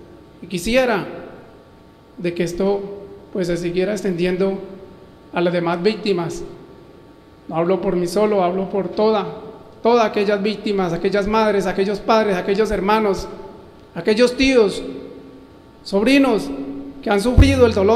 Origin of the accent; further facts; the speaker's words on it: Sácama, Casanare, Colombia; vengo desde el municipio de Sácama, departamento del Casanare